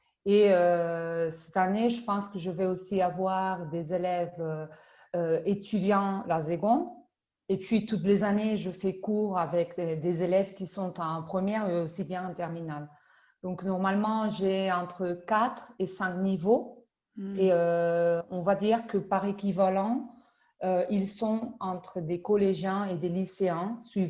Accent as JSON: {"language": "French", "region": "Andalusia", "country": "Spain", "second_language": "French", "said": "Je suis originaire du sud de l'Espagne. Donc, je suis espagnole. J'habite dans le sud de Cordoue, donc dans un grand village ou une petite ville appelée Cabra, chèvre en français."}